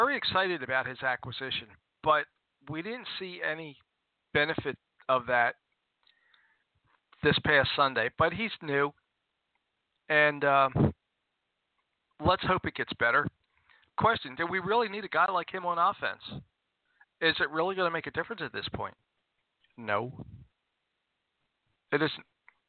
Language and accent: English; Philadelphia, Pennsylvania, United States; I come from North Philadelphia. I come from the inner city. Germantown and Hung Park, Broadden the Boulevard. Nice town, that's my section.